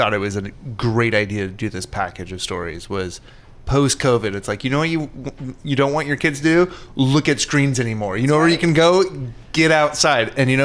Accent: Oregon, United States; I grew up in Oregon. Oregon's not known for, sleepaway camps.

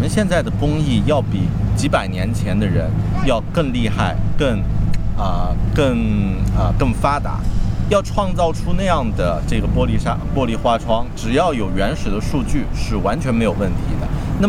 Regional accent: Yunnan, China; 我的家乡云南之前在90年代的时候，丽江是一个没有人知道的小镇，发展的也非常的落后

